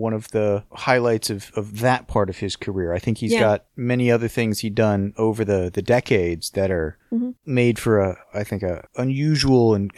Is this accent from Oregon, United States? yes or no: no; San Diego, California, United States; I grew up in San Diego, which is a reasonably flat downtown.